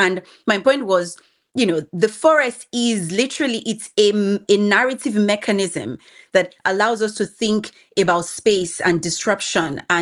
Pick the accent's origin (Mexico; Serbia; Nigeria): Nigeria; Benin City, Edo; I grew up in Benin City, the sprawling remains of the Benin Empire, one of West Africa's greatest forest kingdoms. I am Edo, and my ancestral lands where my father and mother grew up are built up villages